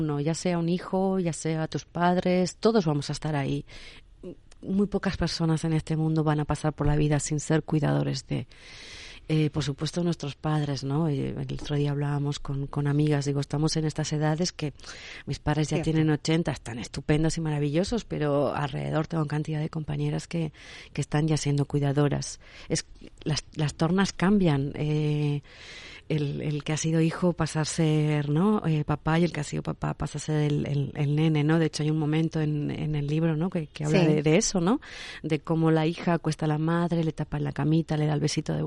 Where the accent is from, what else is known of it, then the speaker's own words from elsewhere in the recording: Logroño, La Rioja, Spain; also born or lived in Argentina; Es verdad que yo mi mayor tiempo fue en Argentina, pero y es verdad que yo soy de Logroño, de un pueblo chico en La Rioja